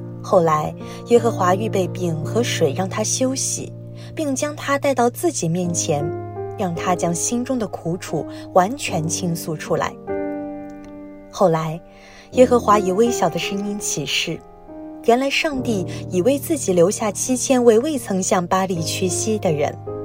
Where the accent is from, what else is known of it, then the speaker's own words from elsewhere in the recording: Hong Kong; 小时候，我在香港长大，家中有七个兄弟姊妹